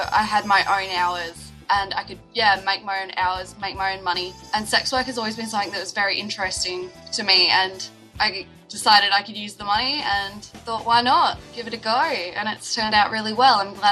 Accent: South Australia, Australia; I'm from South Australia

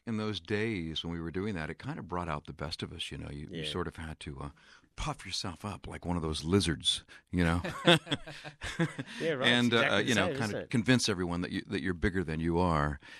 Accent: California, United States; also born or lived in Los Angeles; I lived in Los Angeles for a long time, 30 years. Born and raised in California, and then one day I felt like, you know what, I'm ready for the country life.

